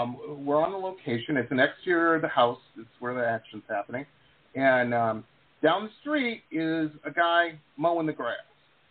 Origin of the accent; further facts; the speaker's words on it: Detroit, Michigan, United States; I grew up in Detroit, and I know Detroit was really good for encouraging filmmaking there for a time.